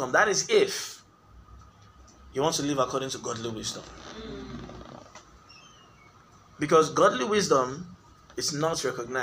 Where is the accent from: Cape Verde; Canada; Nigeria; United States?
Nigeria; I'm Nigerian.